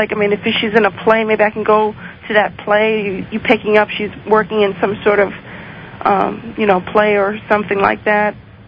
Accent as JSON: {"language": "English", "town": "New York City", "region": "New York", "country": "United States", "said": "New York City."}